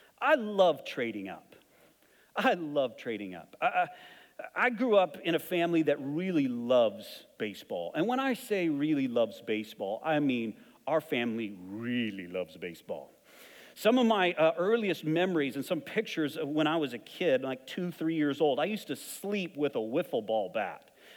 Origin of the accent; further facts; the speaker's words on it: Texas, United States; also born or lived in Albuquerque, New Mexico / Phoenix, Arizona; I grew up in West Texas. I lived in Albuquerque for a while.